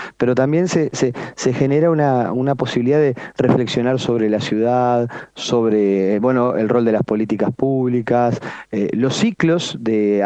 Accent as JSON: {"language": "Spanish", "region": "Montevideo", "country": "Uruguay", "said": "Bueno, yo soy de Reducto."}